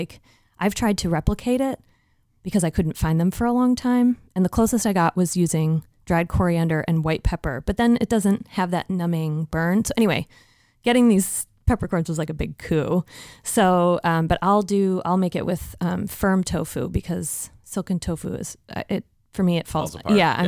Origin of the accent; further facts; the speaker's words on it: Midwest, United States; As a Midwesterner, those things to me are synonymous with growing up